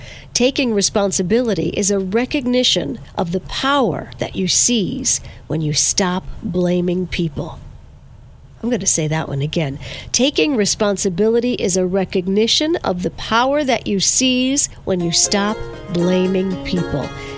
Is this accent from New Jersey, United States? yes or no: no; Verplanck, New York, United States; the Mount Carmel Food Pantry in my hometown of Verplanck.